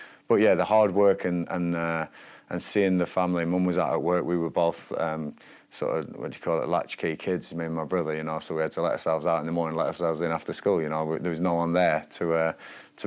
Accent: Blackburn, North West England, United Kingdom; As a player back then, I was brought up in Blackburn, you know, and a hard-working family, you know.

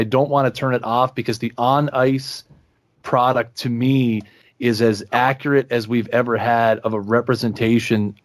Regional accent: Canada; I mean, I'm Canadian

